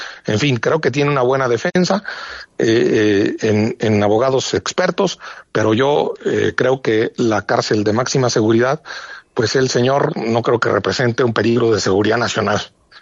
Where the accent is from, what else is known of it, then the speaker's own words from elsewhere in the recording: Mexico; yo como mexicano no lo tolero, porque los soldados se juegan la vida, estoy en Michoacán ahorita